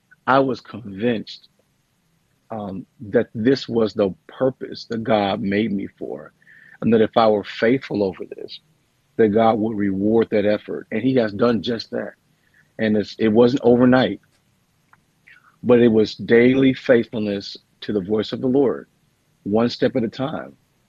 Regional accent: St. Louis, Missouri, United States; now in Fort Worth, United States; I'm a kid from St. Louis, Missouri, United States. I live in Fort Worth, Texas, and I'm on a trip here.

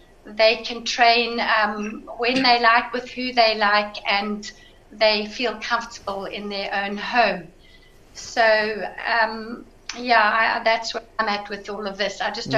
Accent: South Africa; now in United Kingdom; It's wonderful to be here from the UK as a South African.

